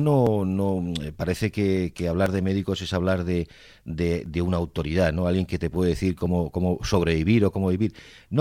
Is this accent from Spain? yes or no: yes; Madrid, Community of Madrid, Spain; now in Canary Islands, Spain; Yo soy madrileño, sí.